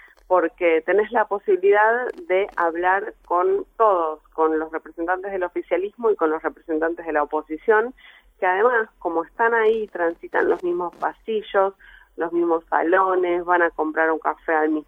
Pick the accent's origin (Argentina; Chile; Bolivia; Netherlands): Argentina; Lomas de Zamora, Buenos Aires Province; Yo crecí en una casa con mucha militancia política. Yo soy de Lomas de Zamora, del conurbano bonaerense sur.